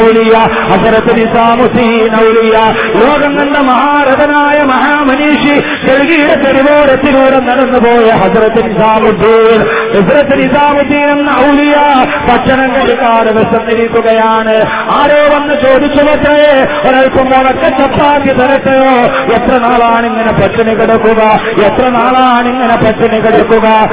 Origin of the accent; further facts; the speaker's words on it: Thodupuzha, Kerala, India; സഹോദരങ്ങളെ, എന്റെ സ്വദേശമായ ഇടുക്കി ജില്ലയിലെ തൊടുപുഴയിൽ 144 പ്രഖ്യാപിച്ചിരിക്കുകയാണിത്.